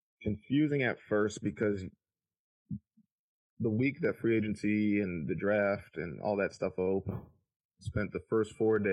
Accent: Flint, Michigan, United States; I was actually, I'm from Flint, which is just an hour and a half.

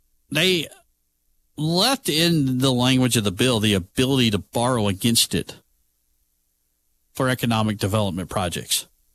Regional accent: Alabama, United States; growing up in Shelby County, living in Huntsville for a year and a half, almost 2 years, living all over this state. I've lived in Jackson County. I've lived in Lee County. Lived in Madison County. I've lived in Shelby County. Lived in Jefferson County.

